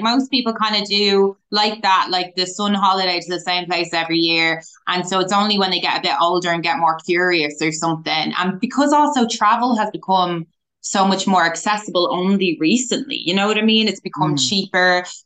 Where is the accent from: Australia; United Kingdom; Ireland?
Ireland; also born or lived in New Zealand; I was born in New Zealand and we brought us over to Ireland, and I was kind of doing like long haul from when I was a toddler